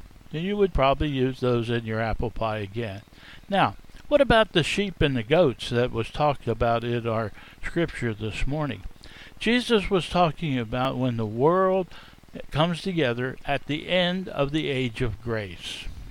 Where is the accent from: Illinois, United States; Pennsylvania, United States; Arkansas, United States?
Pennsylvania, United States; Harrisburg; I was raised in Pennsylvania, up and around in where the Gettysburg area. I was raised in the capital city of Harrisburg